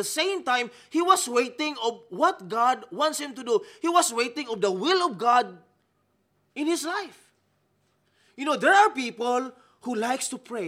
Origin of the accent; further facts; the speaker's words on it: Philippines; the way I look like a Filipino, isn't it? Because I am a Filipino.